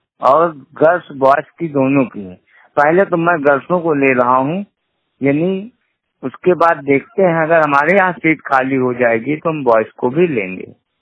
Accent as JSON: {"language": "Hindi", "town": "Fatehpur", "region": "Uttar Pradesh", "country": "India", "said": "मैं फतेहपुर का निवासी हूं।"}